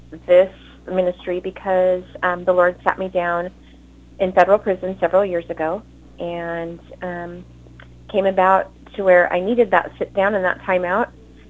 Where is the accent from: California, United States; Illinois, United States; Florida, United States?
California, United States; also born or lived in Los Angeles; I am from Southern California, where I grew up. I was born in Los Angeles, and I am now relocated to the state of Arkansas, and that's where I reside right now.